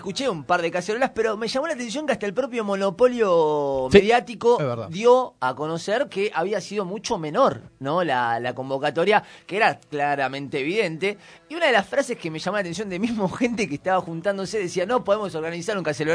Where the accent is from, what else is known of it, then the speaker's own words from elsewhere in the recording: Buenos Aires, Argentina; si bien ahora vivo en Capital y soy porteño, por ende